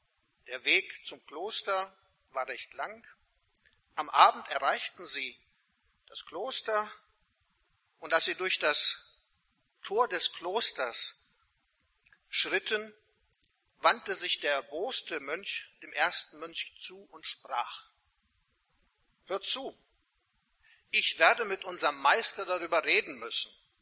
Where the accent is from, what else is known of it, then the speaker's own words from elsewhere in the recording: Croatia; now in Germany; Ursprünglich komme ich aus Kroatien. Bin aber die längste Zeit meines Lebens in Deutschland.